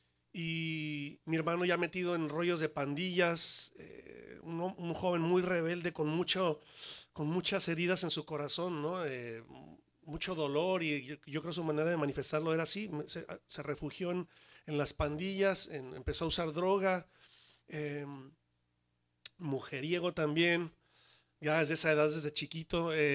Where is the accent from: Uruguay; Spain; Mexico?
Mexico; Guadalajara, Jalisco; nos fuéramos a vivir a Guadalajara, que es donde yo nací, yo soy de Guadalajara.